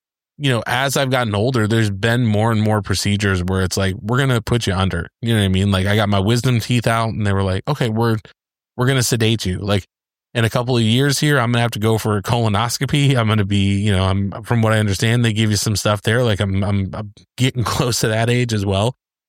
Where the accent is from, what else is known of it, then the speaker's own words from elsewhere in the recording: Michigan, United States; growing up in Michigan, I grew up around a lot of Canadian people, and so just their way of talking.